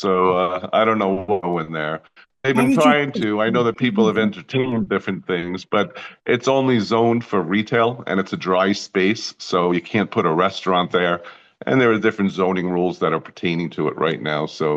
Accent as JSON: {"language": "English", "town": "Queens", "region": "New York", "country": "United States", "said": "No, I didn't grow up out here. I spent a lot of time out here. I'm from Queens."}